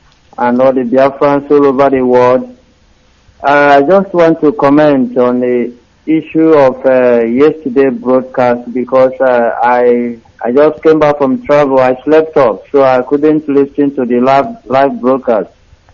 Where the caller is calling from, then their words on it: China; I'm calling from China.